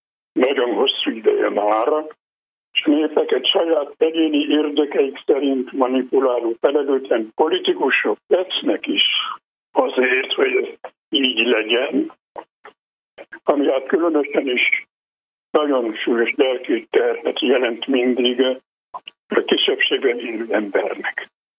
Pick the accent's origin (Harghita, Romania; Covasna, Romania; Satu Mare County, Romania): Harghita, Romania; Lueta; az én szülőfalunkban Farkaslakán is felállítottak itt trianoni emlékművet